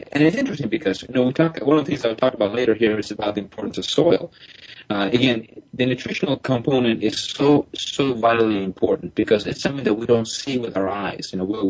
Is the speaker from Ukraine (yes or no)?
no; Colombia; When we grew up in this country, I'm from Colombia. As I started growing up in this country